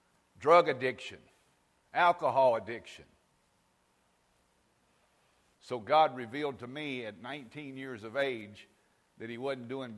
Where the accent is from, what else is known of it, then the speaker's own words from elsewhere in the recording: the South, United States; I'm from the South. The South is more hospitable than people in Sierra Vista.